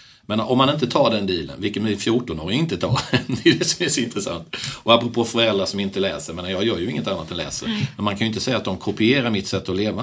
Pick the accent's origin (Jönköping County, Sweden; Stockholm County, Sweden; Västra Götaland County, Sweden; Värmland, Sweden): Jönköping County, Sweden; Värnamo; mina kompisar hemma i Värnamo, småländska Värnamo